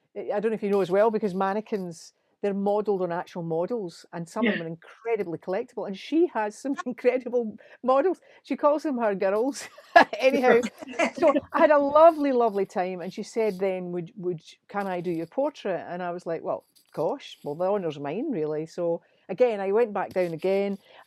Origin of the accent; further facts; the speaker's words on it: Scotland, United Kingdom; I'm an older woman, I'm a lesbian, I'm Scottish, so, you know, I'm a singer.